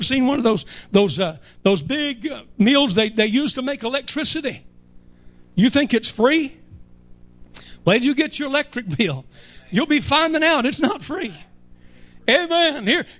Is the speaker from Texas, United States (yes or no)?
yes; Texas, United States; I grew up in West Texas. I have tasted the wind. It tastes like dirt.